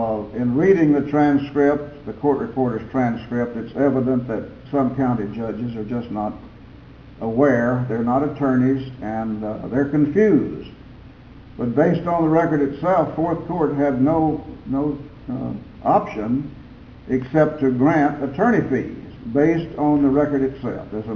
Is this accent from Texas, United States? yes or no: yes; Bernie, Texas, United States; from Bernie, Texas, up here representing Mr. Perry Logan.